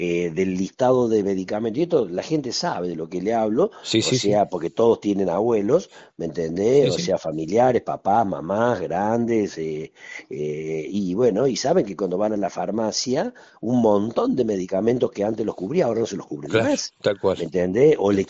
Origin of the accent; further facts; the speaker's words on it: Hernando, Córdoba, Argentina; yo soy de Hernando, ¿no? Y nosotros en Hernando ya tenemos dos carreras